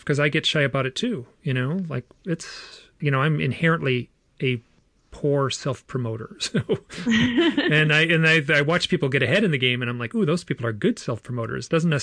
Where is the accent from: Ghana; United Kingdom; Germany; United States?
United States; Michigan; I was born and raised in Michigan, and there's kind of this Midwestern kind of like, oh, don't you dare try to be the center of attention kind of headspace in the culture I grew up in.